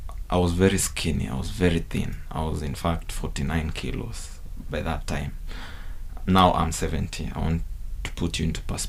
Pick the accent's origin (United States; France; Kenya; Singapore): Kenya; Kirinyaga County; also born or lived in Nairobi; I come from Kirinyaga, but I used to live in Nairobi.